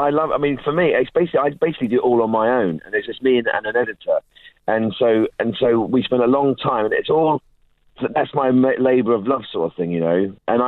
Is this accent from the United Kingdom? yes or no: yes; United Kingdom; I am British, yeah.